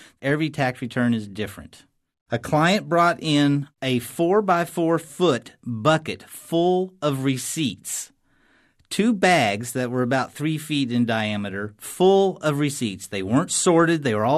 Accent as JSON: {"language": "English", "town": "Norman", "region": "Oklahoma", "country": "United States", "lives_now": "Kansas City, United States", "said": "I'm a tax preparer. I'm originally from Oklahoma, Norman, Oklahoma, home of the Sooners, Go Sooners. I'm currently practicing in Kansas City, Missouri."}